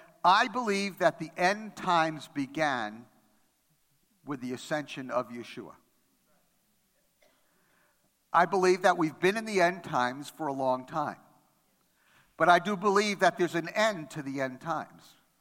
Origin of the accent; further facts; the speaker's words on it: New York, United States; English is a second language; Now, English is my second language. I grew up in New York.